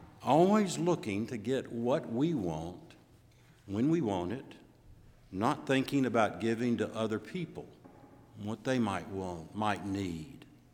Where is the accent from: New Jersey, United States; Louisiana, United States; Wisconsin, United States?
Louisiana, United States; That I grew up with in Louisiana, and yes, I did make it for our Thanksgiving dinner